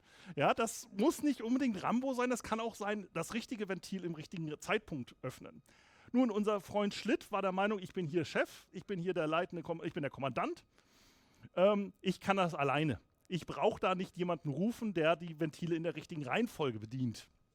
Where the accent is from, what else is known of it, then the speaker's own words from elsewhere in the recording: Kiel, Schleswig-Holstein, Germany; Und als Kieler läuft man auch immer an dem guten Herrn vorbei